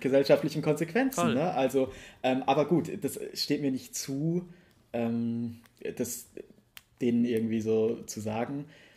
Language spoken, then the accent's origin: German; Göfis, Vorarlberg, Austria; weil die auch was mit meinem Heimatort zu tun hat. Ich komme ja aus Göfis